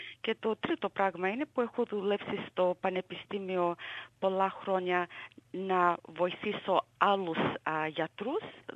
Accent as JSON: {"language": "Greek", "town": "Melbourne", "region": "Victoria", "country": "Australia", "tie": "born or raised there", "said": "Μεγάλωσα πρώτα απ' όλα στο Abbotsford. Όταν ήμουν εγώ μικρή, ήταν πολλοί Έλληνες και Ιταλοί στο Abbotsford. Μεγάλωσα με άλλα παιδιά που είχαν γονείς από άλλα κράτη"}